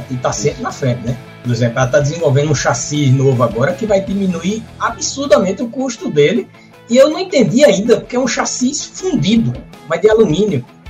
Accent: Pernambuco, Brazil; Como pernambucano, é uma cidade desse tamanho de geografia, mas completamente vertical.

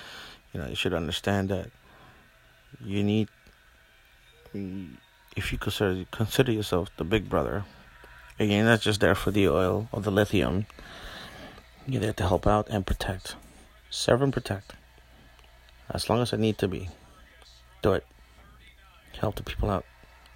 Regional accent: New York City, New York, United States; Yes, I grew up in the Bronx. Yes, I did.

